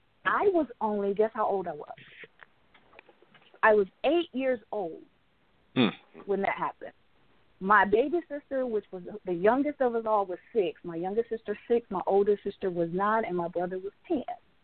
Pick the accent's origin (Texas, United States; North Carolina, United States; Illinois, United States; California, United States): North Carolina, United States; Peachland; born, raised, and bred in Anson County, straight out of Peachland, North Carolina. Yay! … I'm from Peachland.